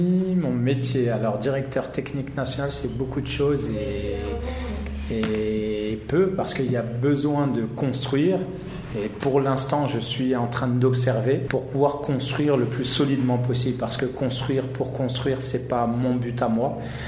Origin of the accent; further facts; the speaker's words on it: Mantes-la-Jolie, Île-de-France, France; Moi j'ai grandi à Mantes-la-Jolie dans une cité